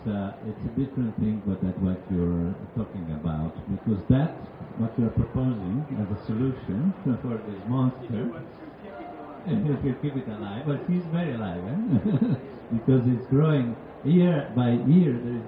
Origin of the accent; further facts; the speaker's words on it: United Kingdom; as a British person